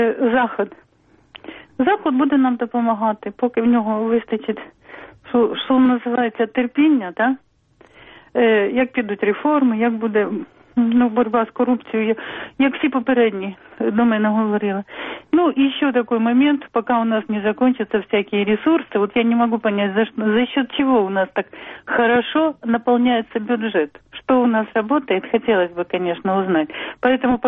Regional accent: Kyiv, Ukraine; я з Києва.

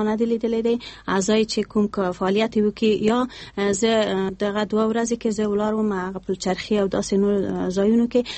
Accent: Kabul, Afghanistan; زه د کابل یم

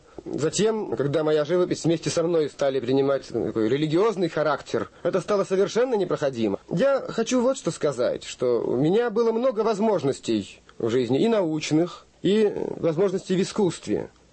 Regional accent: Saint Petersburg, Russia; born there; Я родился в Ленинграде в 1938 году. В 1960 году я закончил Ленинградский горный институт и работал с тех пор геологом.

